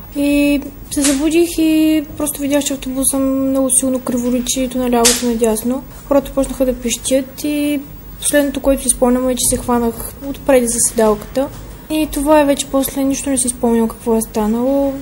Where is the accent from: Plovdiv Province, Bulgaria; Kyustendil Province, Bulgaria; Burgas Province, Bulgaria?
Burgas Province, Bulgaria; Burgas; now in Sofia, Bulgaria; Аз съм от Бургас, студентка съм в София, в Софийския университет, уча международни отношения и право, втора специалност.